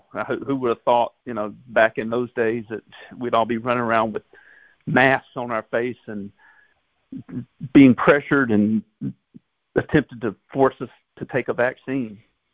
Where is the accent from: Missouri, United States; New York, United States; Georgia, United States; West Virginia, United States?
Georgia, United States; from Georgia.